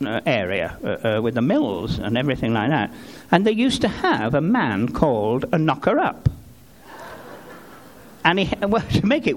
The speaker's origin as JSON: {"language": "English", "town": "Blackpool", "region": "North West England", "country": "United Kingdom", "said": "Well, I'm from Lancashire, actually. I'm from a little fishing village on the northwest coast of England called Blackpool."}